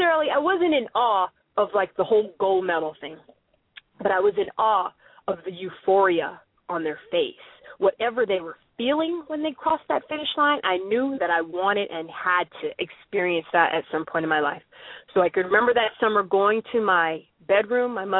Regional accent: Los Angeles, California, United States; born there; I was born in Los Angeles, and so I was a big Lakers fan

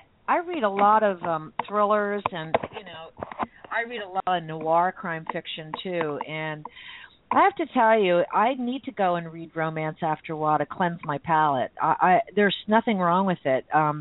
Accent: Miami, Florida, United States; I was born and raised in Miami, although I'm in Southwest Florida now.

